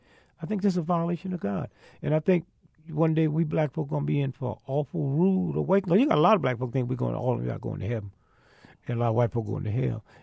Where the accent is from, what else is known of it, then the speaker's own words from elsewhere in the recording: St. Louis, Missouri, United States; I came from St. Louis, Missouri.